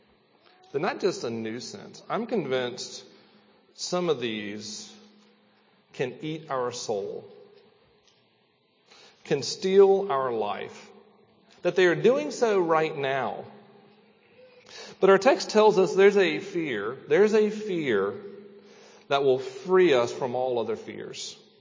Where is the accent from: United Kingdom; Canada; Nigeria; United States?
United States; the South; I'm from the South. I see snakes all the time.